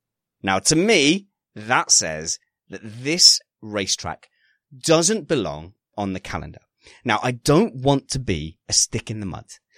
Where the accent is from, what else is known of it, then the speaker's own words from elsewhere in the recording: United Kingdom; as a Lewis Hamilton fan, as a British Formula One fan